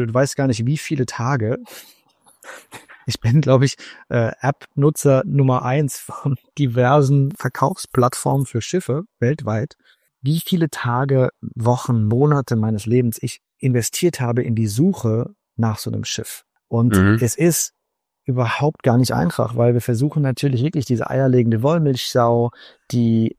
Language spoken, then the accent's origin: German; Rhineland-Palatinate, Germany; Hunsrück, meiner Heimat, meinen Wurzeln, dem Ort, an dem ich alles gelernt habe, was ich so kann, was Handwerk betrifft und was Ehrlichkeit und Handfestigkeit angeht. Und wo, wie gesagt, meine Vergangenheit und meine Wurzeln liegen, wo meine Familie auch immer noch wohnt.